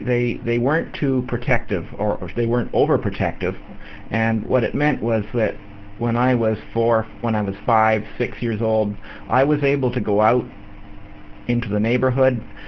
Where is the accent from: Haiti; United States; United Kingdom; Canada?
Canada; Edmonton, Alberta; I was born in Edmonton, Alberta. Lived my entire life in Canada. I am Canadian, and I had the usual kind of upbringing, I guess you could say.